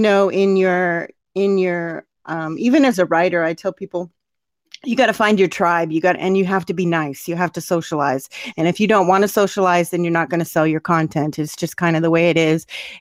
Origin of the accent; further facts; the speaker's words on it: West Coast, United States; So I'm from the West Coast, and you got this sweet accent.